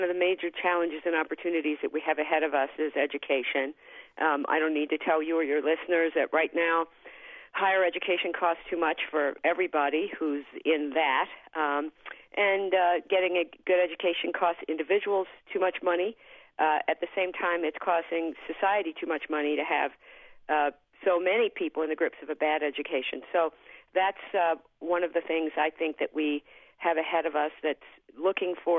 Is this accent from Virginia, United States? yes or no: no; New York, United States; I'm actually a New Yorker. I live in New York. I just happen to be out here in California right now.